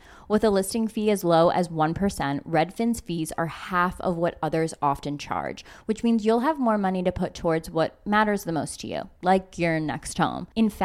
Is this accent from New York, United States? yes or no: yes; New York, United States; explained to Craig that because we're from New York, our hand movements are a little different.